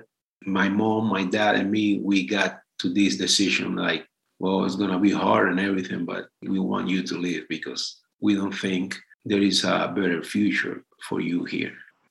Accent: Cuba; moved away as an adult; now in United States; So I was born in October 1987. So I came to the United States in February 6, 2019. So it's been 3 years. I left Cuba because I didn't like the way that was going, especially with economics.

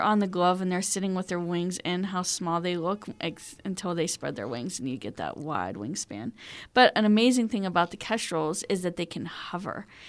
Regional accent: Pittsburgh, Pennsylvania, United States; In Elizabeth Forward, actually, is where I graduated from high school.

